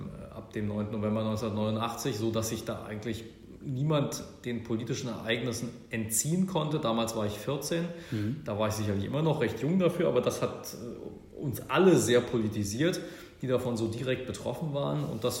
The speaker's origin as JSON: {"language": "German", "region": "Berlin", "country": "Germany", "tie": "born or raised there", "said": "Aber 1986, als meine Eltern das Haus dort bauten, war die eben von der Mauer unterbrochen und eine Sackgasse. Da wuchs ich also sozusagen dann auf, nachdem wir dort hingezogen waren."}